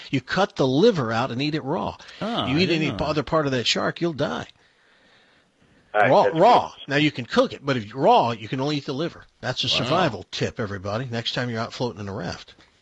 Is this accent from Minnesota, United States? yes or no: no; Tennessee, United States; I know that's kind of horrible since I grew up in Tennessee as a hillbilly